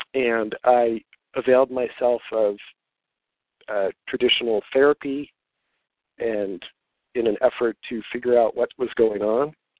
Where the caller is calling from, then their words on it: Menlo Park, California, United States; from Menlo Park.